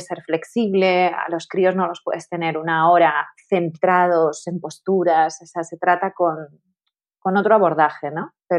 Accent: Tenerife, Canary Islands, Spain; now in Madrid, Spain; me mudé a Madrid porque yo soy de Tenerife

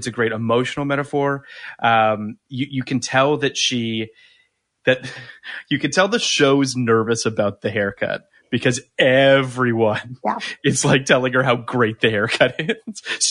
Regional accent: Canada; I'm from Canada

